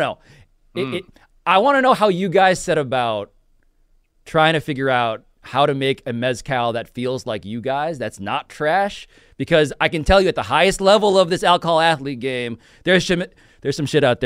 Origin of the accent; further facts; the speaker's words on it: New York, United States; You know, I'm a child of the 90s, even though I'm from New York.